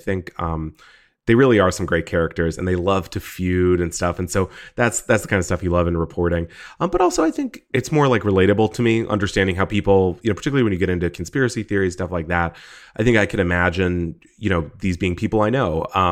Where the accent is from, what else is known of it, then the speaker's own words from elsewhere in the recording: Texas, United States; growing up in Texas, it was obviously, it was kind of it was everywhere, you know, being Republican.